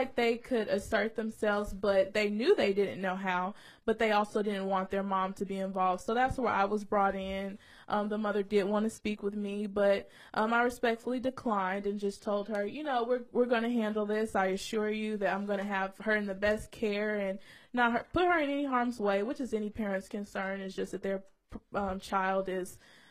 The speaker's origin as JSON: {"language": "English", "town": "Decatur", "region": "Georgia", "country": "United States", "said": "I'm from Atlanta, Georgia. I'm a senior from Decatur, Georgia."}